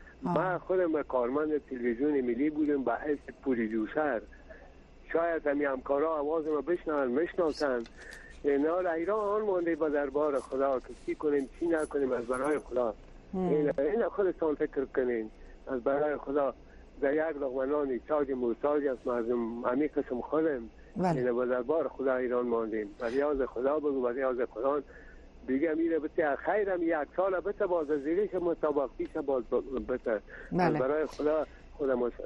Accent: Kabul, Afghanistan; از کابل هستم

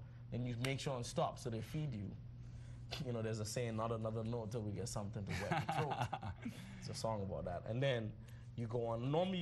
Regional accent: Trinidad & Tobago; now in United States; So growing up in Trinidad was really a blessing. It was extremely interesting, especially now after living in the U.S. for so long

